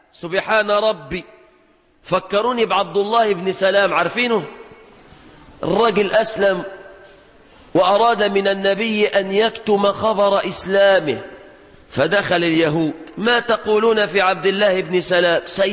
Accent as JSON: {"language": "Arabic", "country": "Egypt", "said": "في بلادنا مصر"}